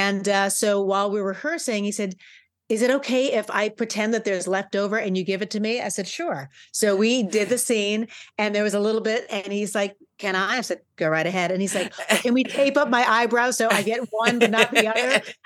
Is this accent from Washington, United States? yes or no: no; New York City, New York, United States; So growing up in New York, for sure, drag queens were part of the club scene and just part of life.